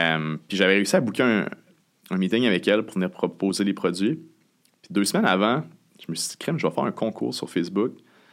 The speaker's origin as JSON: {"language": "French", "town": "Saint-Georges", "region": "Quebec", "country": "Canada", "tie": "born or raised there", "said": "On vient de Saint-Georges, il y avait une boutique que moi, quand j'étais kid, je m'habillais là."}